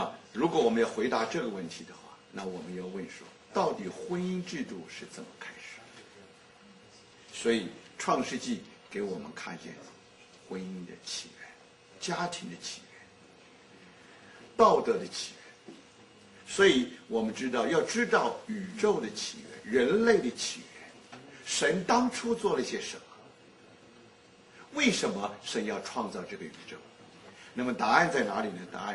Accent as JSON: {"language": "Chinese", "country": "China", "said": "我们中国人有一句，这个上海字"}